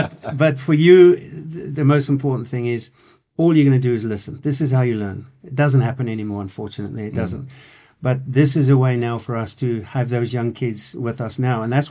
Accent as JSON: {"language": "English", "town": "Bloemfontein", "region": "Free State", "country": "South Africa", "tie": "born or raised there", "said": "I was born and bred in Bloemfontein."}